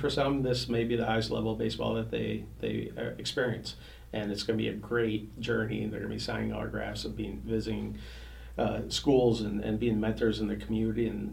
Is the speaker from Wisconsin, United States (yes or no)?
no; North Adams, Massachusetts, United States; there's a team that's being introduced and established in my hometown of North Adams.